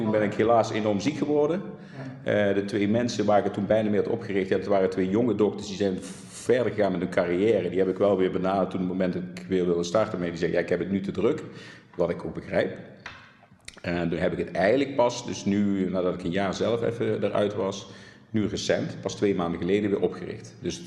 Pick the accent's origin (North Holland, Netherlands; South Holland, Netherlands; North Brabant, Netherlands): North Brabant, Netherlands; Ik kom uit Brabant, dus we zeggen dat iedereen is man.